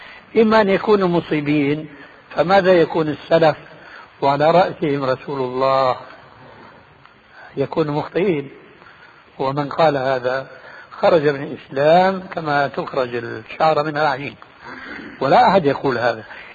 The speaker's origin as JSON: {"language": "Arabic", "country": "Syria", "said": "عندنا في الشام"}